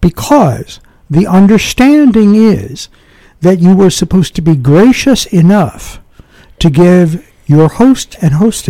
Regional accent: Cuba; when I was growing up in Cuba, I was taught the exact opposite.

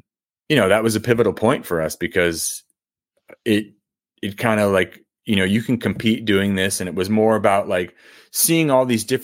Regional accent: New England, United States; growing up in New England and trying to make something happen back there.

